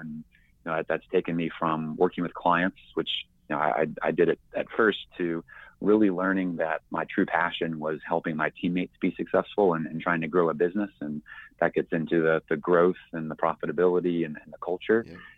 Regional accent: Maryland, United States; that had just started a couple years prior in more or less my hometown in Maryland.

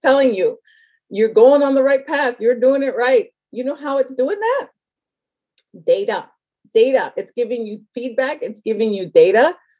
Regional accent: Hawaii, United States; born there; I am Mexican American. I was born in Hawaii. What a blessing, right?

